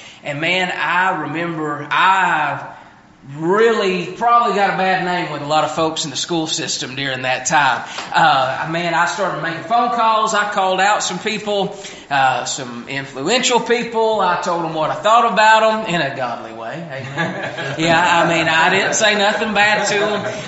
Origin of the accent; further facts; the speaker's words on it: Walnut Grove, United States; from Walnut Grove, and I'm so excited to be here this weekend.